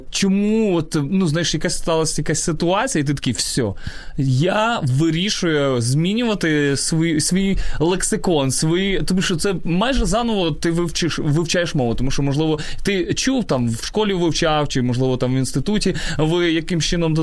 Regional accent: Zhytomyr, Zhytomyr Oblast, Ukraine; я сам родом із Житомира, з самого Житомира

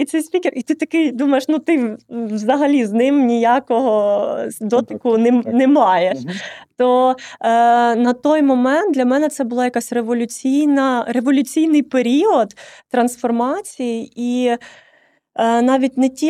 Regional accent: Mykolaiv, Mykolaiv Oblast, Ukraine; де я сама з Миколаєва

